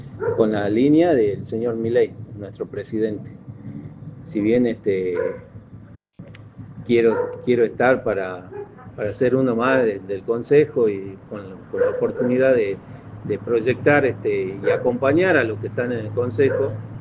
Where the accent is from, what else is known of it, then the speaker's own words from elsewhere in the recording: Perico, Jujuy, Argentina; Si bien me presento, soy de acá de Perico.